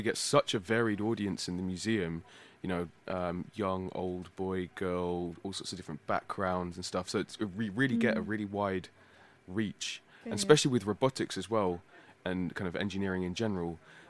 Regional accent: London, United Kingdom; also born or lived in Nottingham; I grew up in London, down in Brixton, and coming back from Nottingham after my PhD was just absolutely blissful.

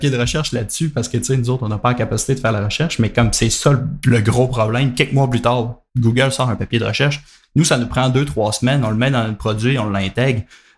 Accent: Quebec, Canada; nous autres, on est Québécois

